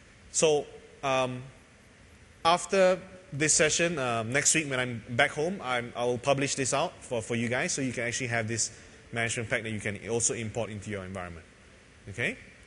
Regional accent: Malaysia; So, like, this is two towers that we have back in my hometown, Malaysia.

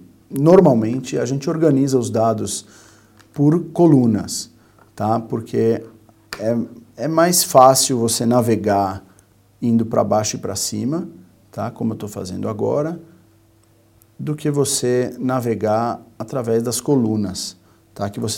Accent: Brazil; eu, no caso, sou brasileiro

